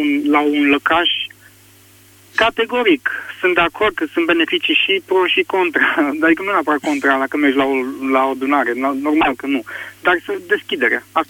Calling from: Bucharest, Romania; sunt din București.

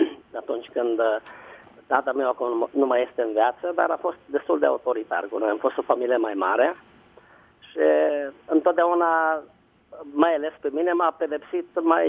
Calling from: Timișoara, Timiș County, Romania; Sunt de la Timișoara

